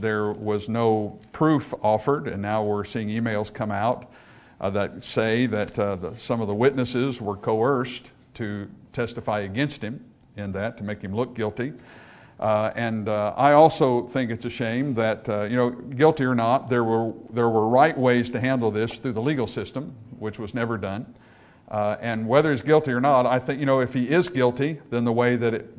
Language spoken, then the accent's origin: English; United States; to me, it was embarrassing as an American to think that all of this was being played out in front of all these other nations of the world on television.